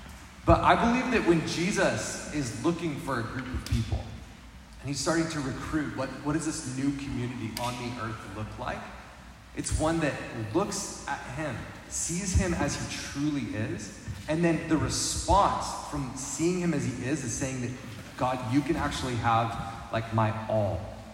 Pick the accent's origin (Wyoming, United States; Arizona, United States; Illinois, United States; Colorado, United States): Wyoming, United States; myself, growing up in a small town in Wyoming